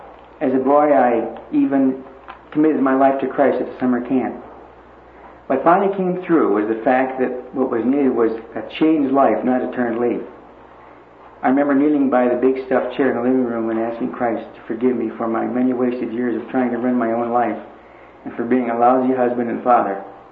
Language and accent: English; Chicago, Illinois, United States; moved away; also born or lived in Pennsylvania; We moved to Pennsylvania from Chicago during the war in 1942 when gas was rationed and tires were hard to get.